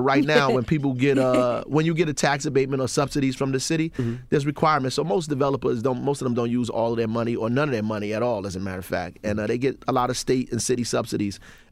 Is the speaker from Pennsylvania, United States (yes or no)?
no; Newark, New Jersey, United States; I'm from Newark.